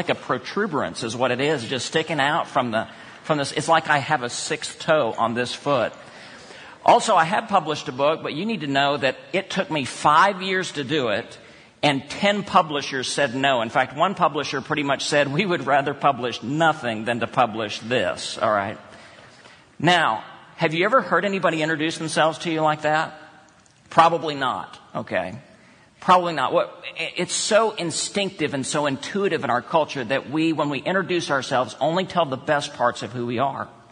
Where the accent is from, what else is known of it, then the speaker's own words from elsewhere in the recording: Texas, United States; I grew up in Texas.